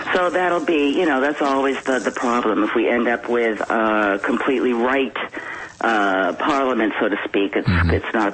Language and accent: English; Massachusetts, United States; And I said, no, never. I'm from Massachusetts. I'm well acquainted with Mittens.